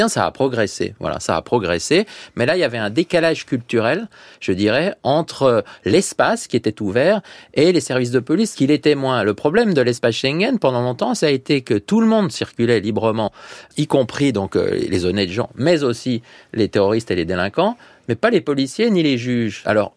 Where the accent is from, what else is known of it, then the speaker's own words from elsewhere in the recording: Chambéry, Auvergne-Rhône-Alpes, France; moi, je viens d'un territoire frontalier, la Savoie, je suis né à Chambéry, j'ai toujours vu ce qu'on appelle les douanes volantes